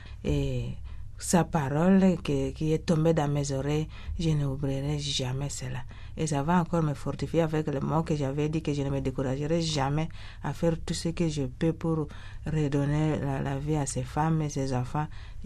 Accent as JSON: {"language": "French", "country": "DR Congo", "said": "Je lui ai dit que je viens de la RDC"}